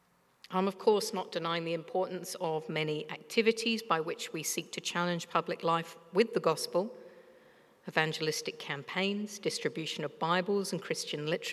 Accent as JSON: {"language": "English", "region": "London", "country": "United Kingdom", "tie": "born or raised there", "said": "I was born in London and I spent my early childhood in the absolute centre of London."}